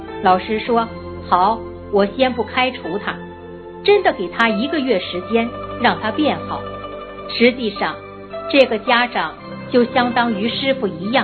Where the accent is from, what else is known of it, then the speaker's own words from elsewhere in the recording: China; 这就是我们中国人讲的一句话，叫近朱者赤，近墨者黑